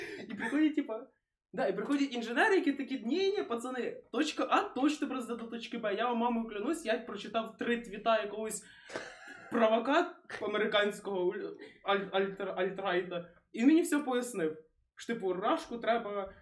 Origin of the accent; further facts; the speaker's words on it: Ternopil, Ternopil Oblast, Ukraine; я з Тернополя